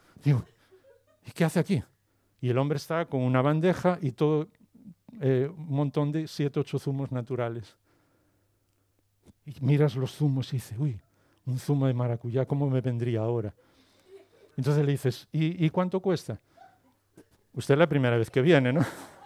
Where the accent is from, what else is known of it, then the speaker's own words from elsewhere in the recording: Galicia, Spain; yo soy gallego, ya sabéis, entonces me gusta preguntar todo